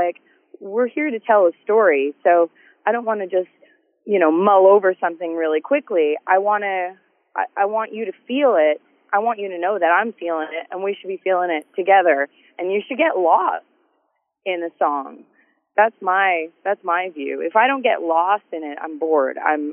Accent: Canada; But I love being Canadian and being able to come home.

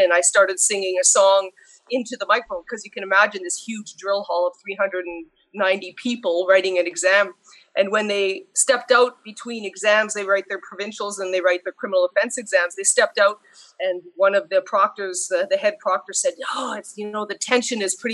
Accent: Sudbury, Ontario, Canada; also born or lived in Ottawa; So yeah, Sudbury was my hometown, but I made it to Ottawa

